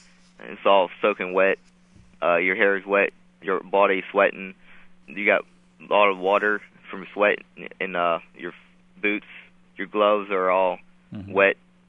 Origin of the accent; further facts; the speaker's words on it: Nemacolin, Pennsylvania, United States; Nemacolin, Pennsylvania.